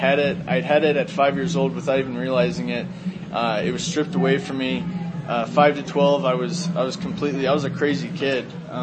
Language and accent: English; Florida, United States; and I'm from Florida, so that was like, you know, 4 hours away from where I grew up.